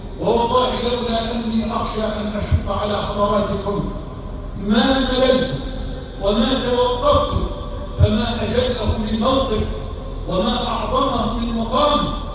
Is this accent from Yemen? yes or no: no; Egypt